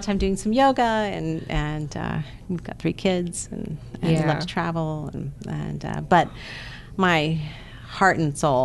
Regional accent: Opelika, Alabama, United States; Which is about an hour from Montgomery or 2 hours from Atlanta. And it's a great community. I love my hometown

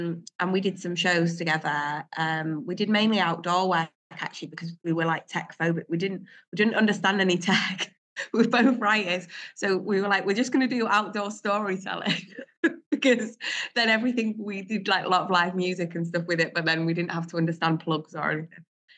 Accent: Hull, Yorkshire and the Humber, United Kingdom; So yeah, I'm from Hull. I grew up in Hull, and then I think was always into like drama.

